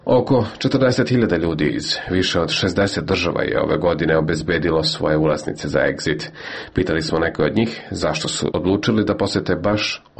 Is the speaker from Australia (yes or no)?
yes; Perth, Western Australia, Australia; Ja sam iz Perta, iz Australije.